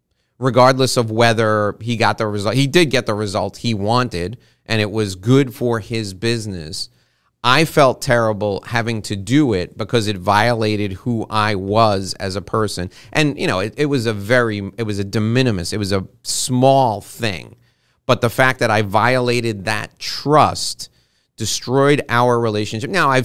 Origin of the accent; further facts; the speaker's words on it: New York City, New York, United States; I was born and raised around New York City, and five of us were going to take the subway from one place to the next.